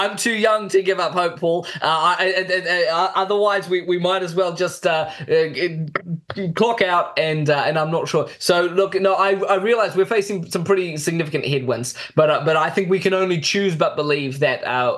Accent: Mozambique; I grew up in Mozambique in the 90s and in the 2000s.

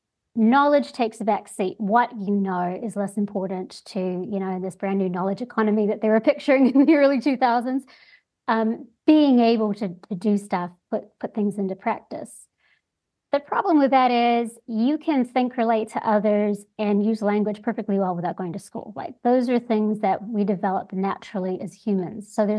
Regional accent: New Zealand; born there

